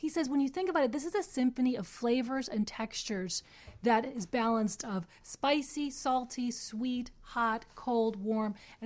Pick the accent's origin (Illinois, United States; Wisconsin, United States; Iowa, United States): Illinois, United States; Chicago; I grew up in Chicago. We used to eat at Irving's a lot and Byron's.